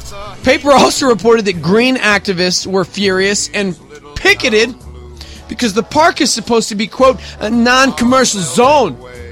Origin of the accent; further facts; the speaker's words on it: Brooklyn, New York, United States; Sorry, I was raised in Brooklyn. Got to talk about my people.